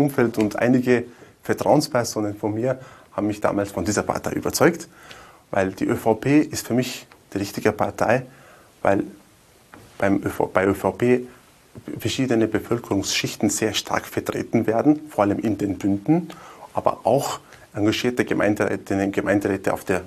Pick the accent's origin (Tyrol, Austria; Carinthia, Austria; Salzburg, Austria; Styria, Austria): Tyrol, Austria; Wörgl; Wörgl ist meine Heimatstadt. Also meine Frau, meine zwei Kinder, meine Eltern leben auch in Wörgl.